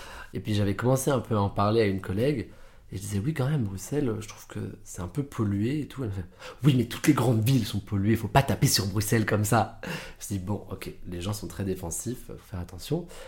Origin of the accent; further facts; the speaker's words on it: France; also born or lived in Netherlands / Italy; now in Brussels, Belgium; J'ai grandi en France un peu, aux Pays-Bas, j'ai habité en Italie.